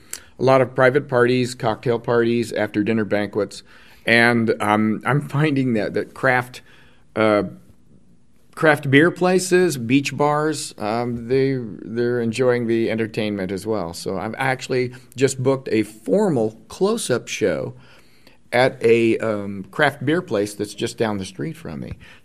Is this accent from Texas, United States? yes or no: no; Greenwood, Missouri, United States; born there; Well, I was born outside of Kansas City, Missouri.